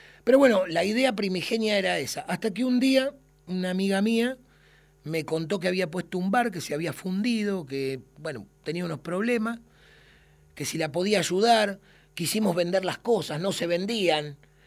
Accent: Buenos Aires Province, Argentina; also born or lived in Santa Fe; yo soy del conurbano, yo soy santafesino, pero en verdad me crié en el conurbano bonaerense

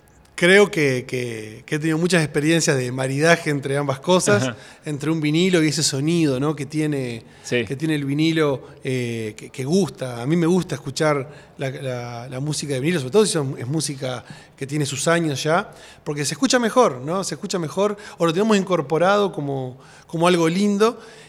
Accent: Entre Ríos, Argentina; y mi tierra, yo soy de Entre Ríos

